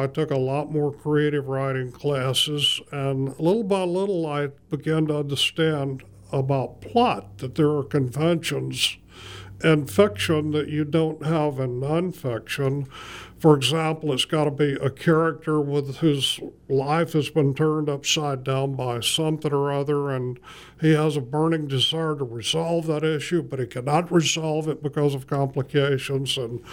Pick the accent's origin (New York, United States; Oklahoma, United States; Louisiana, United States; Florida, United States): Louisiana, United States; And then I'm from Louisiana. I went back to Louisiana